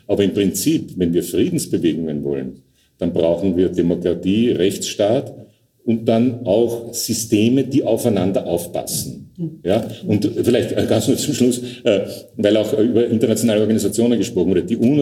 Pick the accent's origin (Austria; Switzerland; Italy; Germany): Austria; damals als Österreicher war das ungewöhnlich